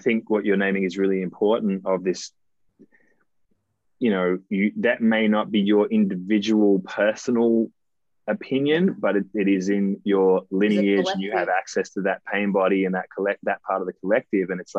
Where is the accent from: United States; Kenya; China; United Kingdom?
United Kingdom; England; I'm English, born in the UK